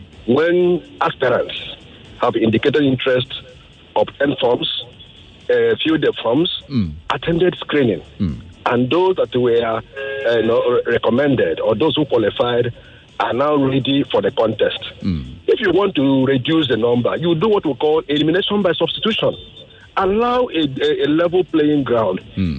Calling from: Lagos, Nigeria; I'm calling from Lagos.

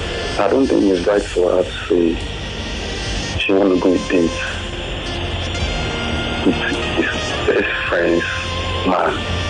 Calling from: Ikorodu, Lagos, Nigeria; I'm calling from Ikorodu.

